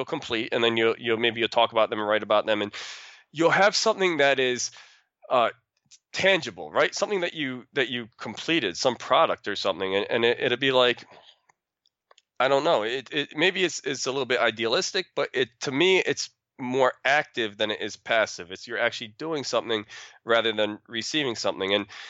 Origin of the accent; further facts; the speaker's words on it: Petersburg, New York, United States; I grew up in Petersburg, New York.